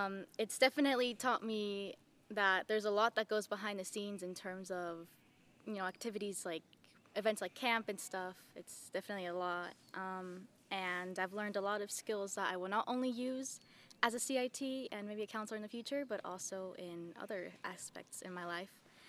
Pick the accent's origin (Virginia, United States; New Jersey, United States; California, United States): California, United States; Seaside; I am from Seaside, California, and this is my fifth time here at EHC.